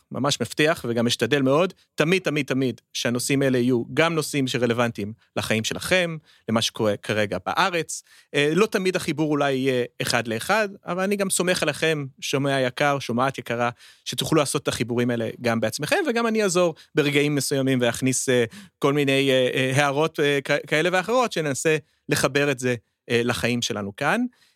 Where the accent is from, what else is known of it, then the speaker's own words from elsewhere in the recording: Pennsylvania, United States; now in Israel; מדינת פנסילבניה, המדינה שאני גדלתי בה עד שעליתי לארץ